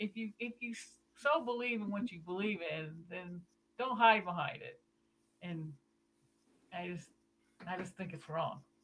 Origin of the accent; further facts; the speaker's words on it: Midwest, United States; now in Kansas, United States; You know, I was raised in the Midwest, and I've just been in Southwest Kansas little over 20 years.